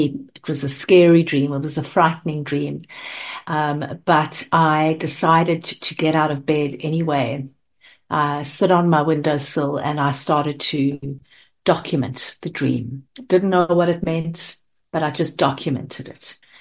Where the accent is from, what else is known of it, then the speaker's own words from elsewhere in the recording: South Africa; I grew up in South Africa